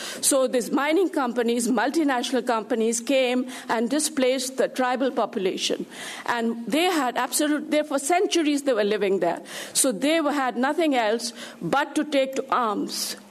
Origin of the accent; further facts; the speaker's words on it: India; since I come from India